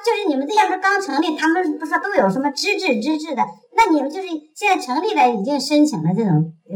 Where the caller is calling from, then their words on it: Hong Kong; 您看我是从香港打来的